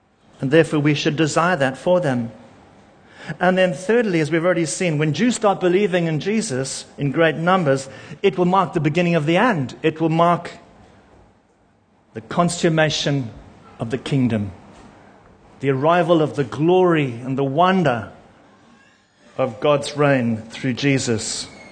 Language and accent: English; Zimbabwe; I'll say, I'm from Zimbabwe. And there's an incredible connection that happens just because we come from the same part of the world.